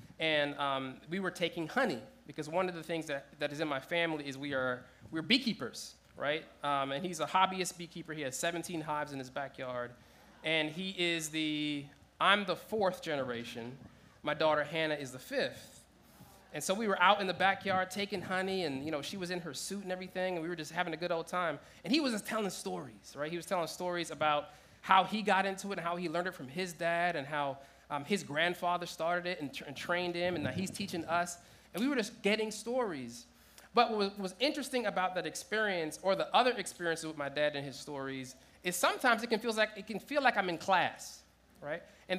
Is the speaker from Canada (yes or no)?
no; Jamaica; I'm an only child. I'm Jamaican, you know, immigrant family.